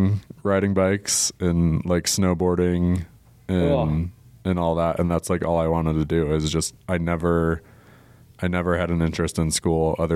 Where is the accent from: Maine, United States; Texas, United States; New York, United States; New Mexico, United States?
New York, United States; I had to take it again my sophomore year, and like, so I grew up in New York.